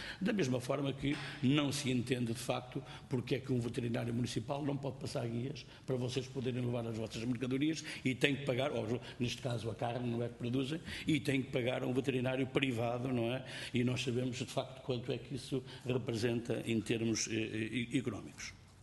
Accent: Leiria, Portugal; Eu próprio sou oriundo do Distrito de Leiria e de uma zona caracterizada também pelo minifúndio, portanto, pela pequena propriedade, pela pequena exploração agrícola.

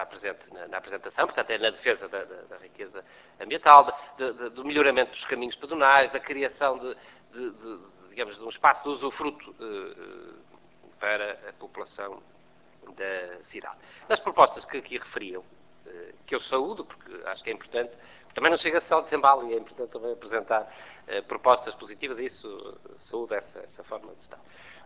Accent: Guimarães, Norte, Portugal; sou de Guimarães e a ligação a Creixmil é tão forte que os meus filhos nasceram em Creixmil.

